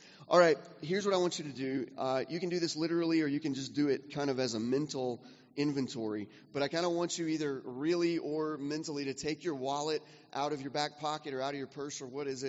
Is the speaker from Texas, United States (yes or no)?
yes; Texas, United States; born there; I'm a Texan by birth, and so I spent some time shooting when I was a kid